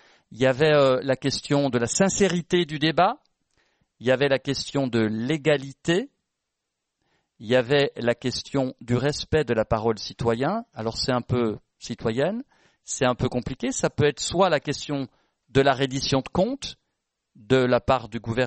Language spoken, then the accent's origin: French; Switzerland; now in France; c'est pas parce que je vis en France et que je suis suisse